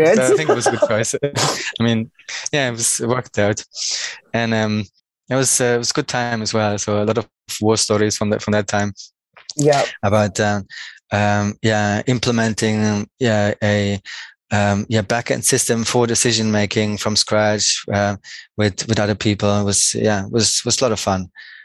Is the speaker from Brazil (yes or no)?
no; Germany; born there; English is a second language; Next to Mannheim, I was born in southern Germany, next to Frankfurt.